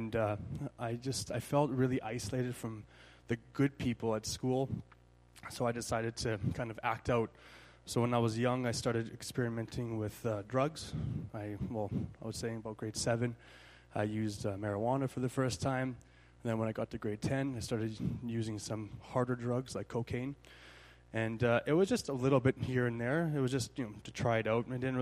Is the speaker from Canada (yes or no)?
yes; Edmonton, Alberta, Canada; I'm from Edmonton, born and raised. But like Chris was saying … I'm 27 years old. I'm almost 28 now.